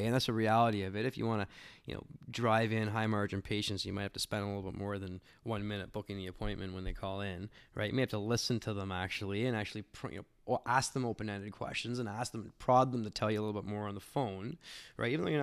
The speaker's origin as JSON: {"language": "English", "country": "Canada", "said": "being a Canadian"}